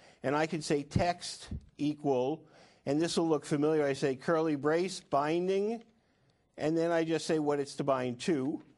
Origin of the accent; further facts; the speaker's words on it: Massachusetts, United States; I'm from Massachusetts.